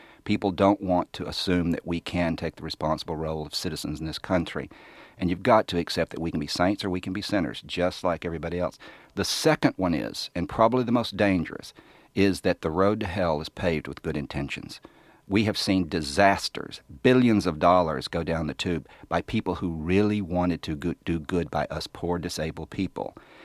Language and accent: English; the South, United States; I used to say that growing up in the South, I never thought I'd have to fight for my civil rights.